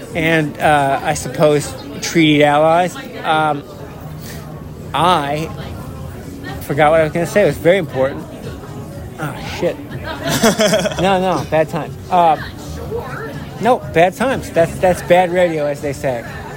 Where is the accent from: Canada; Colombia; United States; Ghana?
United States; Martha's Vineyard, Massachusetts; also born or lived in Connecticut; I grew up on Martha's Vineyard, Massachusetts. That's right.